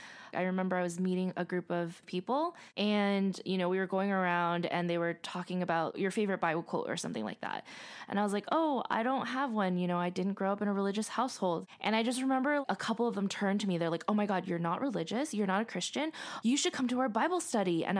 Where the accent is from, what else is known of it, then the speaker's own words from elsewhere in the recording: Arcadia, California, United States; You know, I grew up in Arcadia.